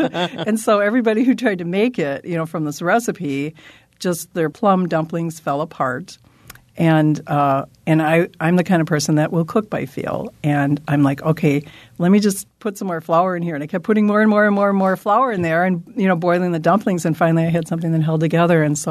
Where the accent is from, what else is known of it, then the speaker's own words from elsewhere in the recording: United States; I always call her Fanny, though, because I'm an American.